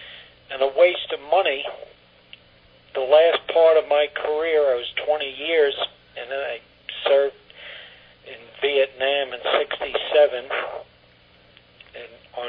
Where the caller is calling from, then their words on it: Sopchoppy, Florida, United States; I'm calling from South Choppy, Florida.